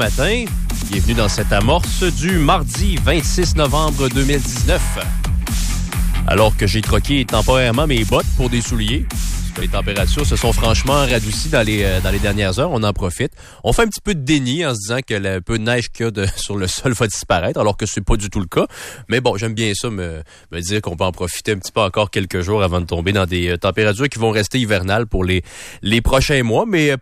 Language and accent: French; Val-Bélair, Quebec, Canada; Il restait Val-Bélair à compléter, là, mon coin de pays à régler.